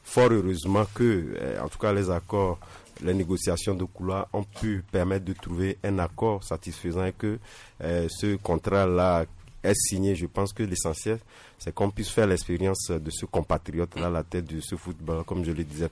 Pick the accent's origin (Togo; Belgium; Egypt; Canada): Togo; nous, en tant que Togolais